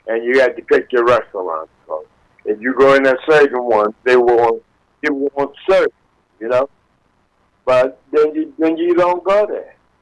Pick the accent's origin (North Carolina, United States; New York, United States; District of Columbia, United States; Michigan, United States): District of Columbia, United States; Washington; He used to come to my hometown, Washington, D.C.